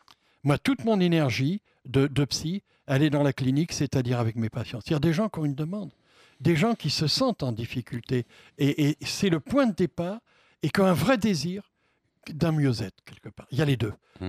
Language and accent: French; Avignon, Provence-Alpes-Côte d'Azur, France; moi je suis d'Avignon, je suis sur Avignon